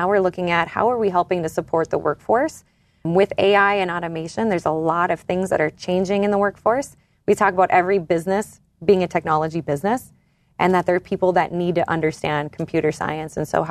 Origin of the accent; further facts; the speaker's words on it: North Dakota, United States; when I say I'm from North Dakota